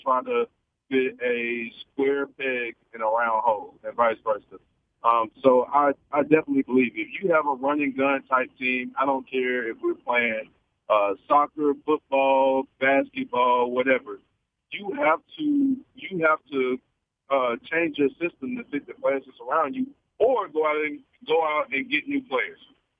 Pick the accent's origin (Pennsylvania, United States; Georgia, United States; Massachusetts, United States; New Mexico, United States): Georgia, United States; Atlanta; I'm from Atlanta, by the way, so born and raised.